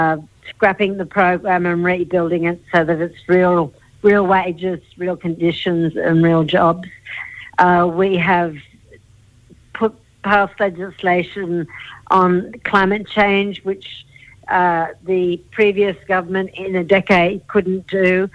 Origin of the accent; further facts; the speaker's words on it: New South Wales, Australia; I come from Wiradjuri territory. People that don't know where that is, it's in southwestern New South Wales.